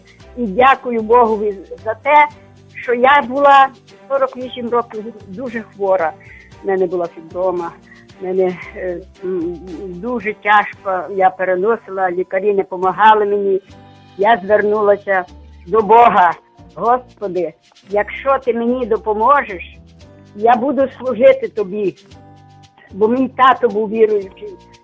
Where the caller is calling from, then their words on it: Zhyboly, Lviv Oblast, Ukraine; Так, я з Жовківського району Львівської області, село Жіболки.